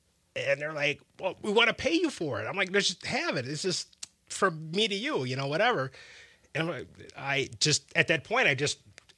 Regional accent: Wisconsin, United States; Yeah, so I'm born and raised in Wisconsin. My mother is from Wisconsin. My grandmother, you know, migrated to Wisconsin, so we're like three generations deep, like back to the 30s.

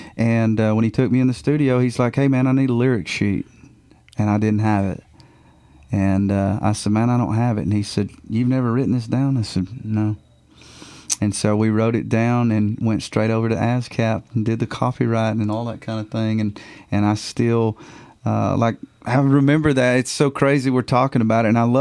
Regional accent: Duck Springs, Alabama, United States; I am from this huge place down in Alabama, Duck Springs, Alabama.

